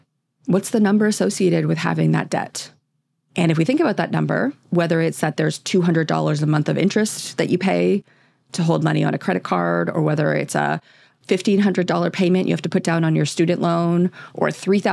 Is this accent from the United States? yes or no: no; Canada; the American debt system around schooling is quite wild to me as a Canadian